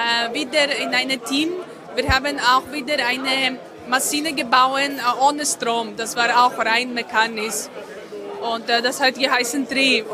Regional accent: Greece; German is a second language; now in Vienna, Austria; ich komme aus Griechenland.

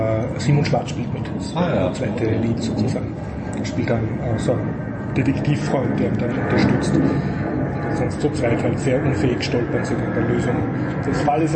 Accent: Austria

